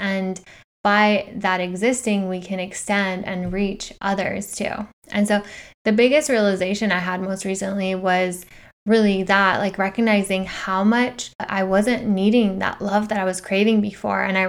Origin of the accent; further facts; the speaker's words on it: Iran; moved away; Being born and raised in Iran for a part of my life, I think in the eastern part of the world more specifically